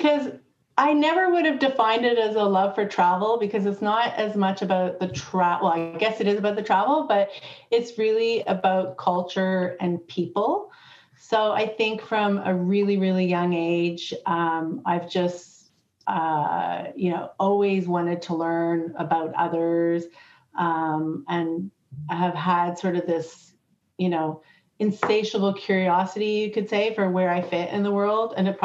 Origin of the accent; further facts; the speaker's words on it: Canada; when I grew up in Canada